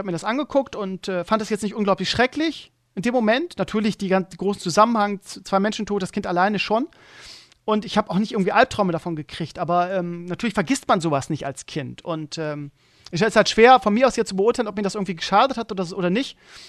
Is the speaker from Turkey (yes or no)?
no; Bremen, Germany; Ich bin ja auch in Bremen groß geworden. In Walle war das damals.